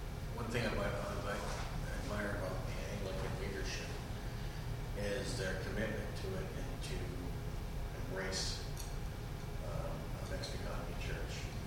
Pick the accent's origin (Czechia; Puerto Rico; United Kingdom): United Kingdom; London; I'm from London